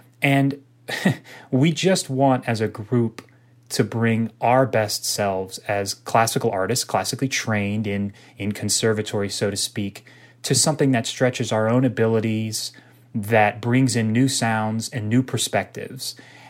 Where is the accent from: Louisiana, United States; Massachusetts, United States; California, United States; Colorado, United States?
Louisiana, United States; New Orleans; I said I grew up in New Orleans, and it's very much a part of me.